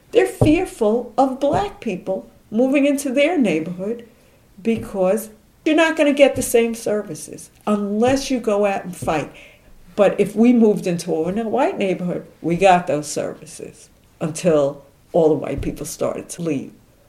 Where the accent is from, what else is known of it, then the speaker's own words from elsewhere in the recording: New York, United States; I grew up in East New York from the age 6. I think I left when I was about 20 years old.